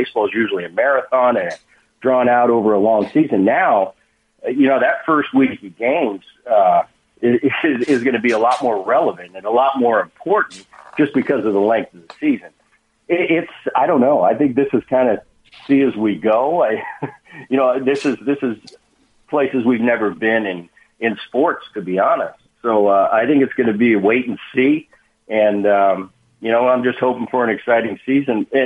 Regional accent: Philadelphia, Pennsylvania, United States; I grew up in the Philadelphia area with my dad in the Phillies in the 70s.

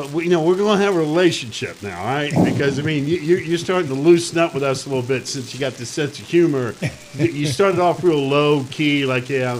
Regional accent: Winston-Salem, North Carolina, United States; You know, you're up here in Winston-Salem. That's my hometown.

